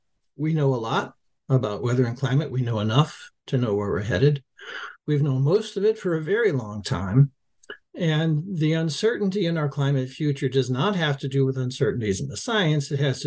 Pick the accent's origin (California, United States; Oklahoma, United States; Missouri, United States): California, United States; Los Angeles; given that I grew up in Los Angeles, which people might say doesn't have a lot of either weather or climate.